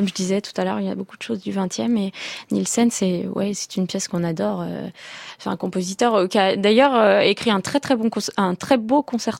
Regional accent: Chambéry, Auvergne-Rhône-Alpes, France; also born or lived in Thonon-les-Bains; Oui, je suis née à Thonon-les-Bains et puis ensuite on a déménagé à Chambéry. Donc j'ai fait tout mon collège, lycée à Chambéry.

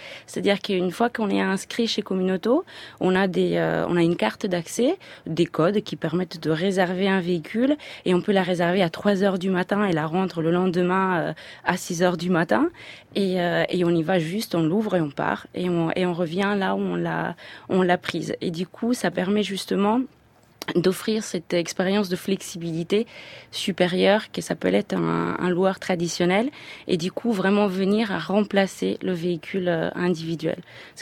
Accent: Turin, Piedmont, Italy; French is a second language; now in Paris, France; je suis une urbaine, je viens d'Italie, je suis née à Turin, en plein centre, j'ai vu Paris plein centre

